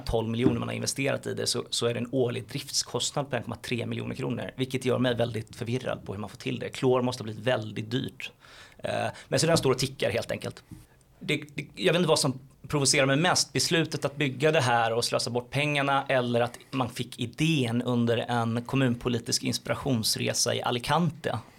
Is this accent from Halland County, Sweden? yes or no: yes; Halmstad, Halland County, Sweden; Ja, jag hade hoppats slippa problematisera Halmstad, min hemstad.